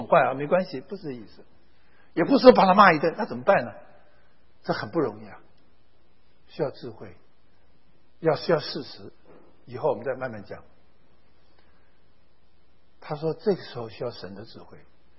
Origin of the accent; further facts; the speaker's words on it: China; 这跟我们中国人教儿子的方法完全反过来，我们不能接受失败，我们用打用骂。